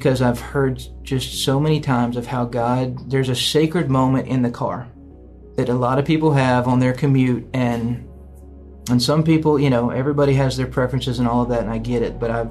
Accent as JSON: {"language": "English", "town": "Nashville", "region": "Tennessee", "country": "United States", "tie": "born or raised there", "said": "I grew up in Nashville, went to Belmont, thought I was going to be in the music business"}